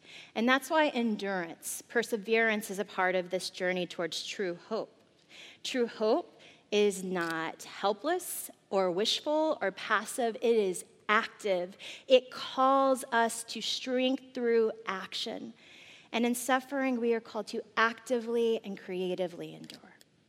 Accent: Crockett, Texas, United States; born there; I was born in Houston County. That's Crockett, Texas.

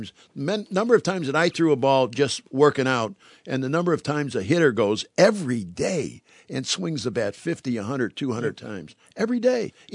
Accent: Chicago, Illinois, United States; See, I'm born and raised in Chicago. I've been a Bears fan all my life. But you know what? I live here, and I still pull for the Lions.

